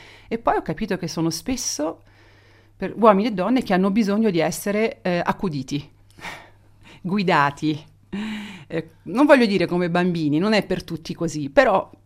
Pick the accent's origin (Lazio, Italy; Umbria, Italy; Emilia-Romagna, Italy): Lazio, Italy; Rome; io sono romana tra l'altro, ho vissuto a Roma tutta la vita